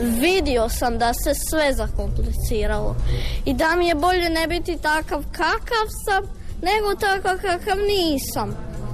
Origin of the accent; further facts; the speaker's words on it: Čepin, Osijek-Baranja County, Croatia; Dolazim iz škole Vladimir Nazor, iz Čepina sam. I drugi ja sam razred.